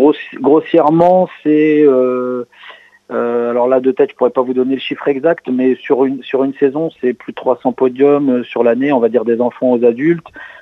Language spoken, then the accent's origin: French; Gaillon, Normandy, France; parce que moi je suis issu aussi d'une petite ville, hein, j'ai grandi à Gaillon.